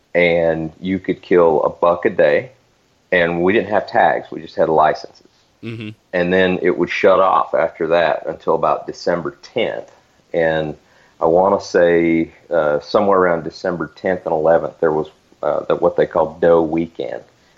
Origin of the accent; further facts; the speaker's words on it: Florida, United States; Yeah, so I grew up in Northwest Florida. I'm originally from Central Florida, and grew up on a small beef cattle farm, I guess.